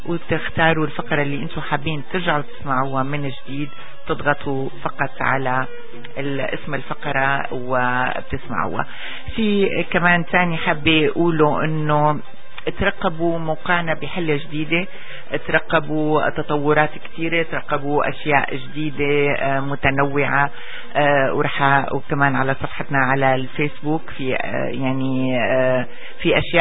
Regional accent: Syria; خاصة في بلدنا سوريا

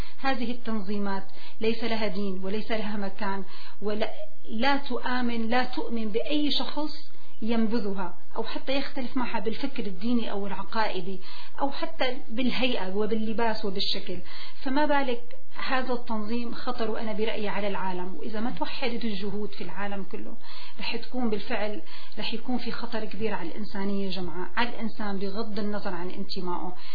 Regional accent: Syria; أنا ما بقدر كسورية شوف سوريا

